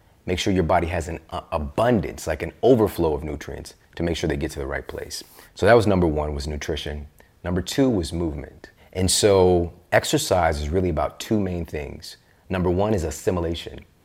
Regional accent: Midwest, United States; Yeah, especially I'm from the Midwest.

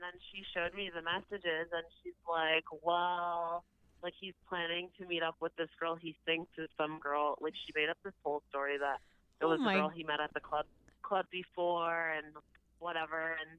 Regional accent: London, Ontario, Canada; I'm from London, Ontario.

